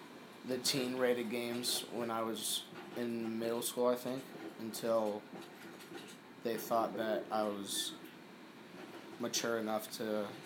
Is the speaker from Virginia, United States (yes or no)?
yes; Percival, Virginia, United States; Percival, Virginia.